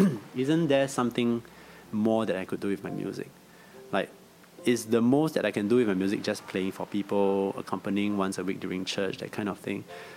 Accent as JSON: {"language": "English", "country": "Singapore", "said": "Because usually, like, I'm a Singaporean. So in Singapore, when you finish your O levels, that's like 16, 17."}